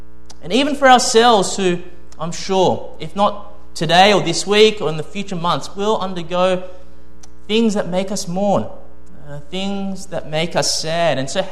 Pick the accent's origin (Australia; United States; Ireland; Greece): Australia; Maybe it's because I'm Australian, so I'm not sure.